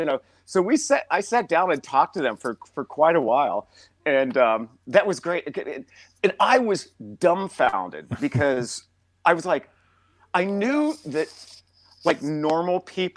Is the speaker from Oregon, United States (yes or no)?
no; Champaign, Illinois, United States; Well, I do a weekly check-in with my hometown, Champaign, Illinois